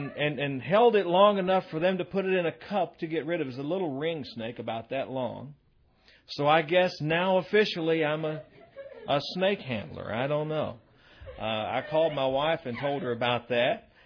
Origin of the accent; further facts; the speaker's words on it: Kentucky, United States; A lot of times when I tell people I'm a Baptist from Kentucky, the first thing that they ask is, does anybody know what that would be?